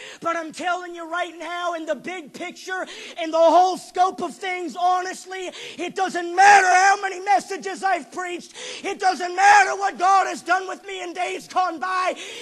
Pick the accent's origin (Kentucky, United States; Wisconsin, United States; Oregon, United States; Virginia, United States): Oregon, United States; also born or lived in California / New Hampshire; I've been here 3 years now. I was born in California, raised in Oregon, lived in New Hampshire, and I pride myself on the fact that I don't have a southern accent